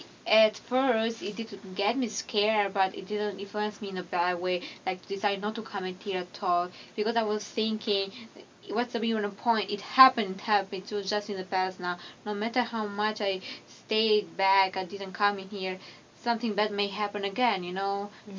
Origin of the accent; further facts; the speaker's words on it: Albania; English is a second language; moved away; I'm from Albania, which is found in Balkan near Greece.